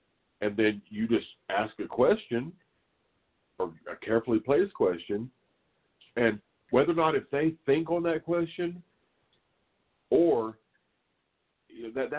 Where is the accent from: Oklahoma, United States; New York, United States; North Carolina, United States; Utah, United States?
Oklahoma, United States; I'm an OU Sooner fan, right? Because I grew up in Oklahoma, and it's just pretty much ingrained in my DNA